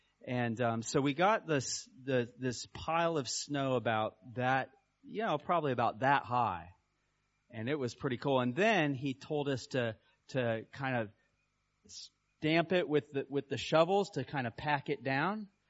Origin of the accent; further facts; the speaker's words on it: Kansas, United States; I grew up in Kansas, and we had lots of snow usually around Christmas time.